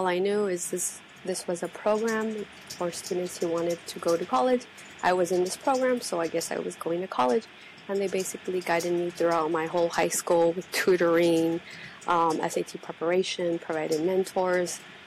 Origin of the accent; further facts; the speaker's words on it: California, United States; born there; first language Spanish; English is a second language; so Spanish was my first language, despite being born here in the U.S.